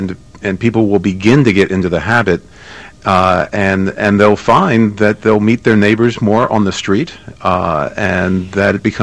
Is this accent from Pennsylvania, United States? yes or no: yes; Drexel Hill, Pennsylvania, United States; And I grew up in Drexel Hill, right outside the city, went to public school there for 12 years